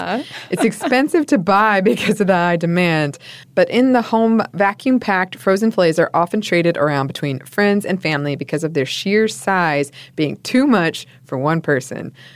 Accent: Homer, Alaska, United States; I started thinking about my hometown in Homer, Alaska, which is known for its halibut fishing scene.

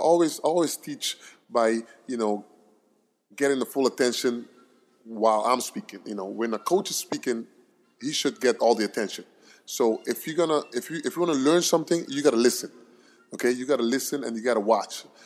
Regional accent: Aruba; I was growing up in Aruba, I always had a dream, and I wanted to be a soccer player.

